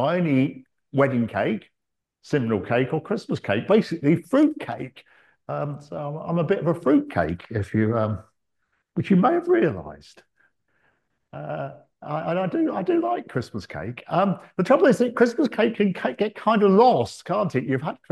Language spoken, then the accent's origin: English; United Kingdom; We're British, aren't we?